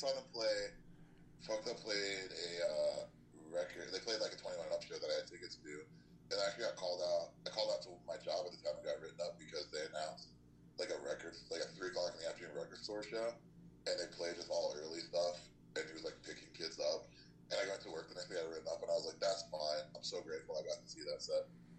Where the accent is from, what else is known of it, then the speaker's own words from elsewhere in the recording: United States; born there; I was born in the States.